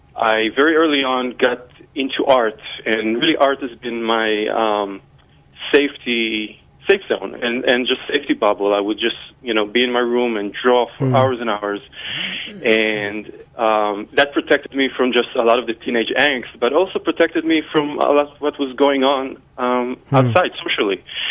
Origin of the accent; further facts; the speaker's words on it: Israel; So when I grew up in Israel, I was born in 78, so my childhood was through the 80s.